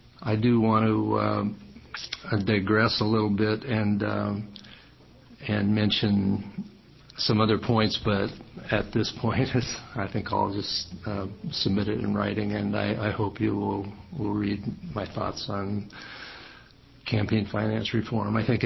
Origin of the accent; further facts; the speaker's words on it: Florence, Oregon, United States; I'm from Florence, Oregon.